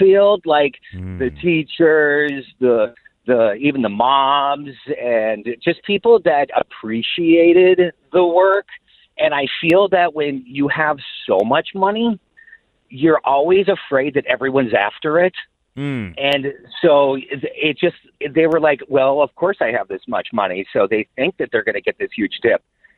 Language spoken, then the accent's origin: English; Minnesota, United States; born or raised there; also born or lived in Los Angeles